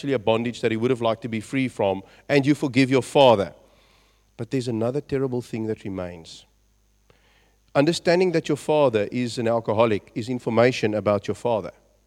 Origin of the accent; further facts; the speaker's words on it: South Africa; I'm from South Africa, essentially. I've been to the UK once before